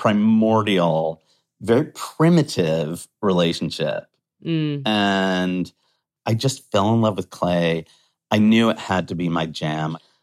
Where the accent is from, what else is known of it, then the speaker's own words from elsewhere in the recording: United States; I am American, obviously